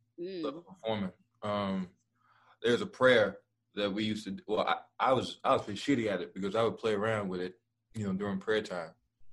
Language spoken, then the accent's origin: English; Dallas, Texas, United States; Well, I'm from Dallas.